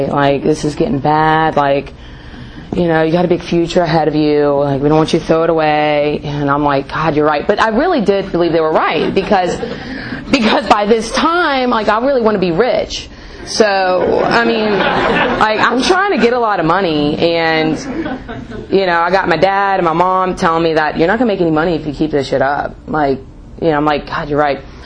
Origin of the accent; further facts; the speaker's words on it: North Carolina, United States; And I grew up in North Carolina, and it's pretty common.